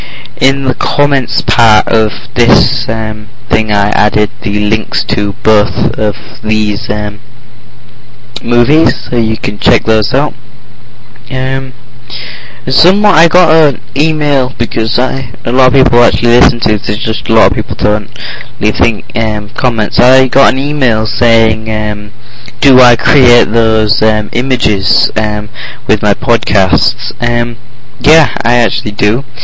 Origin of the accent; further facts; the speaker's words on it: United Kingdom; I'm British.